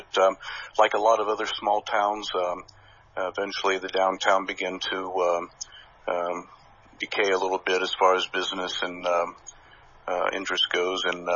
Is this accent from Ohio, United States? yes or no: yes; Caledonia, Ohio, United States; also born or lived in Marion; parents were living in Caledonia. I was born in Marion, August 26, 1955. I'm a lifelong resident of Caledonia. Grew up here